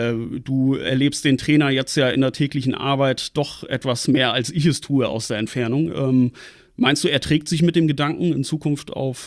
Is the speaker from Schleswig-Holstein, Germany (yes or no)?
yes; Schleswig-Holstein, Germany; ist mir als Nordfriese dann durchaus sympathisch